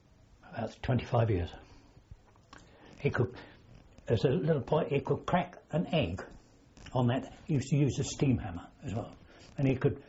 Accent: Strood, South East England, United Kingdom; born there; I was born in Strood on a barge in Church Path.

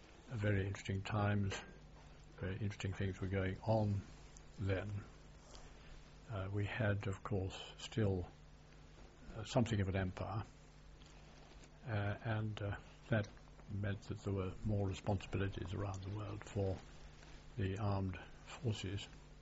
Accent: Hong Kong; born there; I was born in Hong Kong. I suppose that makes me a southerner in a sense, but not in a British sense, although my family came from the south, most of them. But I did have a Rochdale grandmother

